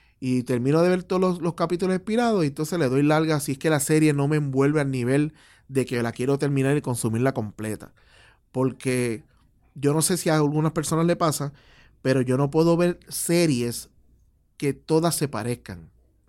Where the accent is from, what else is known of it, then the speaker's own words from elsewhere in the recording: Puerto Rico; nosotros como puertorriqueños